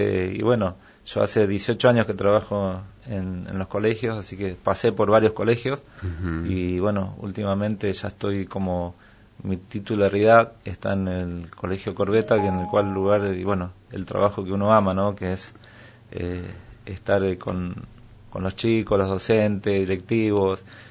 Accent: San Juan, Argentina; De San Juan.

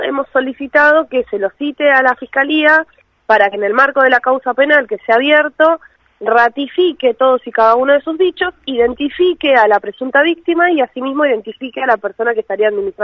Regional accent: Argentina; y como ciudadanos argentinos, nos genera muchísima tristeza

